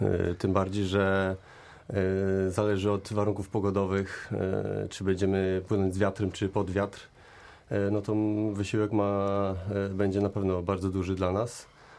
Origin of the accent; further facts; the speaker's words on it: Szczecin, West Pomeranian Voivodeship, Poland; No, dlatego, że jesteśmy ze Szczecina w zasadzie i tędy przez nasze miasto przepływa